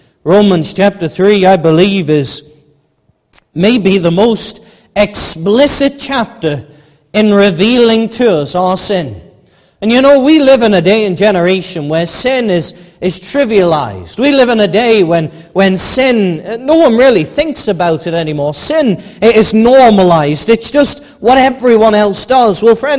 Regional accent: England, United Kingdom; now in Ulster, United Kingdom; I come from England originally

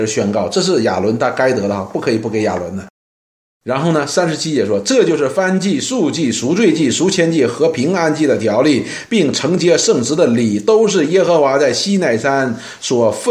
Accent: China; 我们中国人不喜欢吃胸肉

